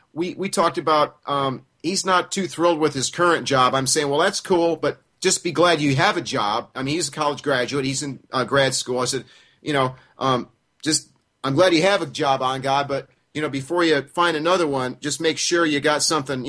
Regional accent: United States; born there; And I'm an American born.

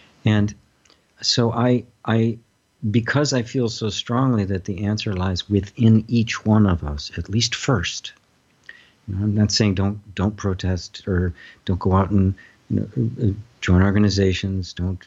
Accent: United States; I, as a white male growing up in America, never ever experienced.

